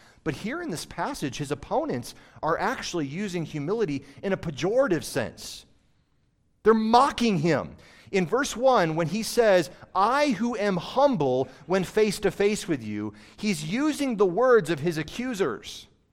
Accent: Michigan, United States; Growing up in Michigan, we had cattails wherever there were little gullies and ravines and water would collect and be a little marshy area

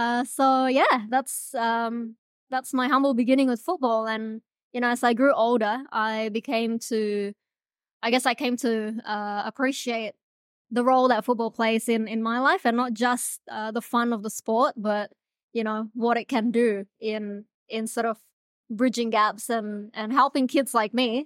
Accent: Auckland, New Zealand; English is a second language; also born or lived in Indonesia / Java / Borneo; I grew up in New Zealand, but originally I'm from Indonesia. I was born in Indonesia and my parents and I moved around a lot. We moved from Java to Borneo and then sort of we decided to migrate to Auckland.

